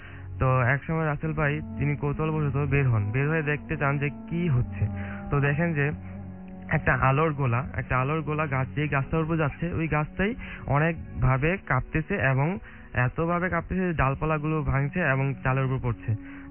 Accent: Dhaka, Dhaka Division, Bangladesh; উত্তরা থেকে আসছি। আমি টেক্সটাইল ইঞ্জিনিয়ারিং করতেছি মিরপুর আইএসটিসি থেকে।

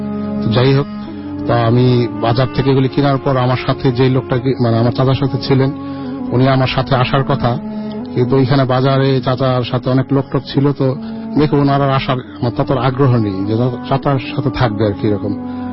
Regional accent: Palash, Dhaka Division, Bangladesh; তো ওই সময় আমার দেশের বাড়ি নরসিংদীর পলাশ থানা, যেটা চরণগর্দি গ্রাম বলে।

